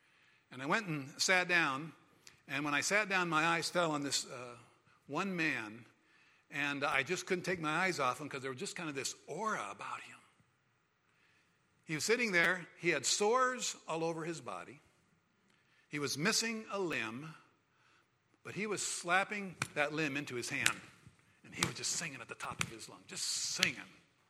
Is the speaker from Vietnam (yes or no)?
yes; Vietnam; I was born and raised in Vietnam. My parents worked with a very resistant tribe.